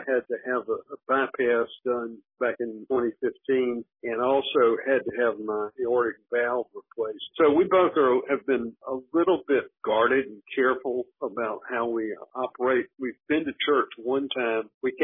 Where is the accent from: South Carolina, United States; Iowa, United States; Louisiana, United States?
South Carolina, United States; Lancaster; I grew up in Lancaster, South Carolina.